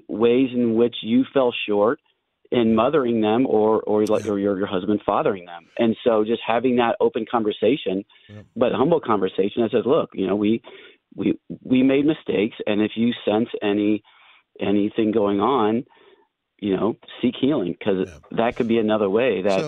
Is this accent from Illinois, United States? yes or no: yes; Downers Grove, Illinois, United States; now in Baldwin, United States; So I'm actually originally from Downers Grove, Illinois